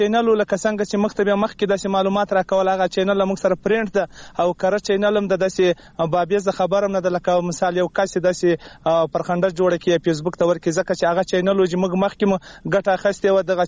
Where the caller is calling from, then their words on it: Khyber Pakhtunkhwa, Pakistan; خبرې کوم له جنوبی وزیرستان.